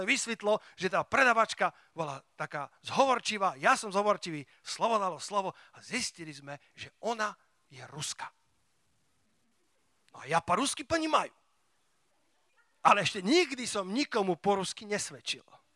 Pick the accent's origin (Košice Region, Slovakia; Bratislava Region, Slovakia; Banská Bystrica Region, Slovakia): Banská Bystrica Region, Slovakia; Sliač; ja som z malého mesta a ja sa s každým prihovorím. Ja som sa to naučil na sliači